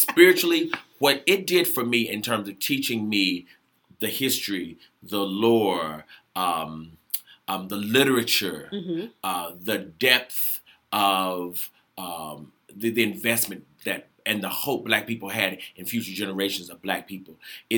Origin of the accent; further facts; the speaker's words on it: Arkansas, United States; I grew up in Arkansas.